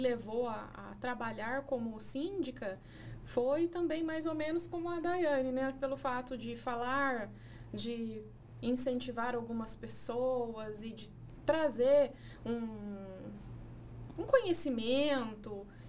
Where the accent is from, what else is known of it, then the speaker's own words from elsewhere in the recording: Jacareí, São Paulo, Brazil; also born or lived in São José dos Campos; Pra Jacareí, né? Me consideram jacareense, morei, moro a vida toda lá.